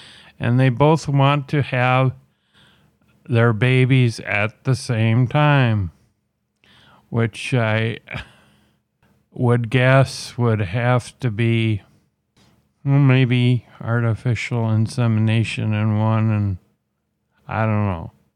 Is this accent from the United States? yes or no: yes; Minnesota, United States; They are from Minnesota, my home state.